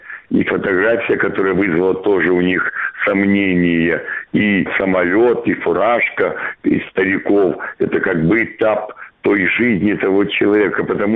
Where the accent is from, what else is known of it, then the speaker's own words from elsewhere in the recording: Makiivka, Donetsk Oblast, Ukraine; now in Kyiv, Ukraine; Я тоже поступил из Макеевки в Киеве, не размовляю украинскую мовою